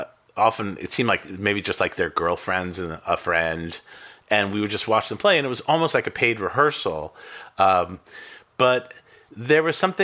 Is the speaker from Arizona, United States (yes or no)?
no; Boston, Massachusetts, United States; I grew up in Boston. I had a fake ID as a teenager.